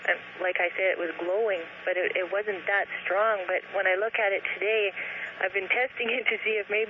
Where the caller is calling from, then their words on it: Kenora, Ontario, Canada; I'm calling from Kenora, Ontario.